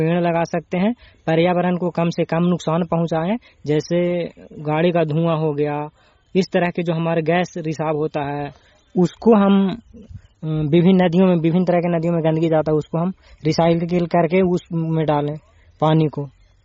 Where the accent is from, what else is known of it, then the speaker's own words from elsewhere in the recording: Nursarai, Bihar, India; मैं नूरसराय से हूँ।